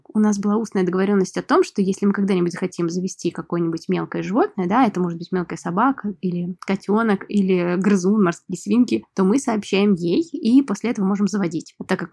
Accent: Moscow, Russia; я современная художница из Москвы. Прямо сейчас я нахожусь в Казани у своих родителей.

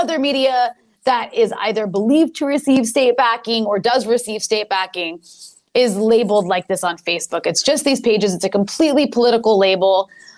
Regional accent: United States; And as an American, it's funny. Lebanon's one of the only places I can actually travel.

